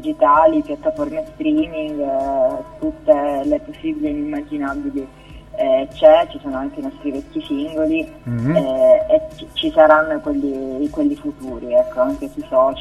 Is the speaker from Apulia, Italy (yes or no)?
yes; Apulia, Italy; now in Turin, Italy; siamo pugliesi, ma ormai viviamo a Torino, dove ci siamo conosciute.